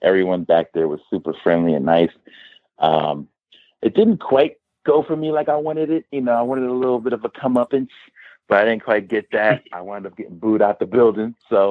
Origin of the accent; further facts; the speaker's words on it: Philadelphia, Pennsylvania, United States; now in Phoenix, United States; I'm from Philly, and ROH has a lot of their roots in Philadelphia as well.